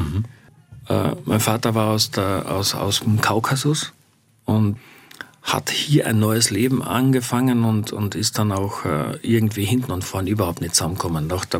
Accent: Friesach, Carinthia, Austria; Wir waren in Friesach, wo ich herkomme, in einer Stadt.

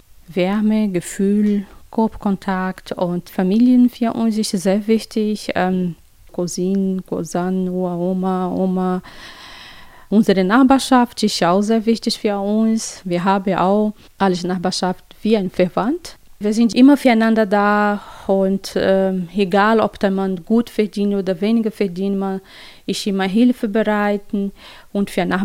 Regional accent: Rio de Janeiro, Brazil; German is a second language; Ich komme selber aus Rio de Janeiro.

